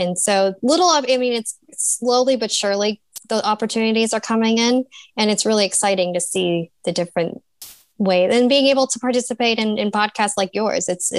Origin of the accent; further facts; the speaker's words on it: Pennsylvania, United States; No, I grew up in Pennsylvania, Northeast Pennsylvania. It's about 2 hours west of New York City. Little tiny small town.